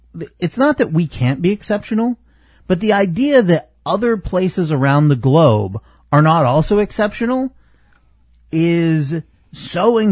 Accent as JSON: {"language": "English", "country": "United States", "said": "I'm not the best at anything else, but I'm American, and America is the best."}